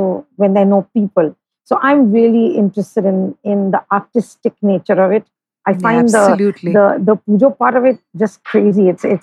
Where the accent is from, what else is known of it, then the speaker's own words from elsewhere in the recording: Kolkata, West Bengal, India; So I grew up in Calcutta, and it was very different, I think, from growing up anywhere else, which I discovered over the years.